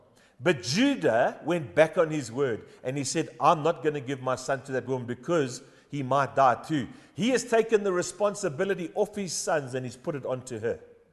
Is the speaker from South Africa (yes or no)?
yes; Durban, KwaZulu-Natal, South Africa; now in Pretoria, South Africa; I am an outsider to Pretoria. I am foreign to this land. I'm an English-speaking Durbanite.